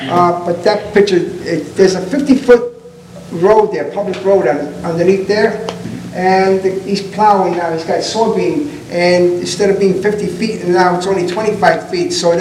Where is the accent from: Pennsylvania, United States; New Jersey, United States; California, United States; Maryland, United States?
New Jersey, United States; Elizabeth; also born or lived in Linden; Originally from Elizabeth, then I moved to Linden. I lived there for 29 years. I'm right across from Staten Island.